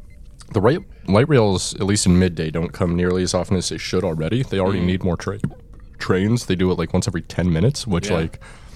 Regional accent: Alaska, United States; growing up in Alaska, where... Fun fact, there's one bus... that goes to my home from my hometown to Anchorage

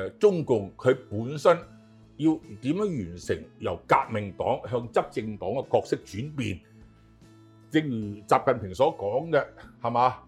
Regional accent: Hong Kong; 身为一个中国人，中国香港人，我们当然是要維護國家安全啦

